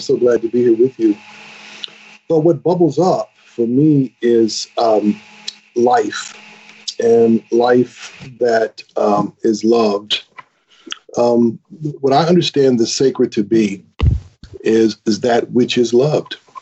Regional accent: Michigan, United States; And so, you know, when I grew up in Michigan with these folks whose memories and whose minds were all encircled by the dirt

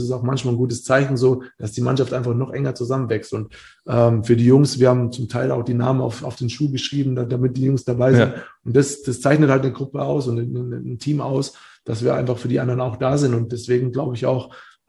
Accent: Bamberg, Bavaria, Germany; Also ich bin aus Bamberg, aus einer kleinen Stadt, dahin gewechselt, was natürlich auch nicht einfach war, weil ich Bamberg einfach geliebt habe.

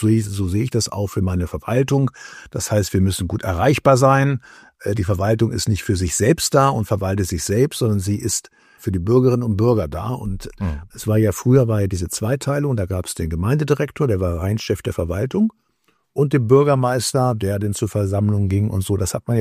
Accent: Hamburg, Germany; Also ich bin ja in Hamburg groß geworden als Sohn einer hanseatischen Kaufmannsfamilie.

